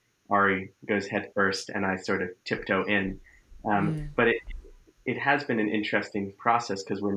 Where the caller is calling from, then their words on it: Great Barrington, Massachusetts, United States; So we're in Great Barrington, Mass. We're also in the Berkshires, just like our mom.